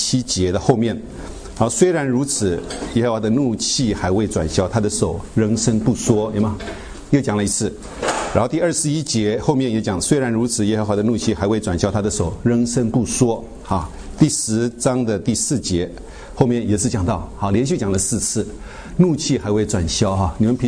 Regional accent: China; 我们中国人最喜欢认罪啊，反省。

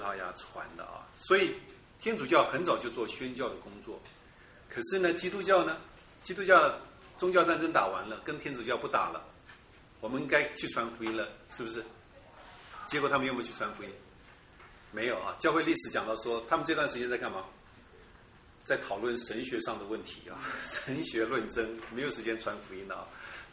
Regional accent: Taiwan; 我们从台湾来的啊

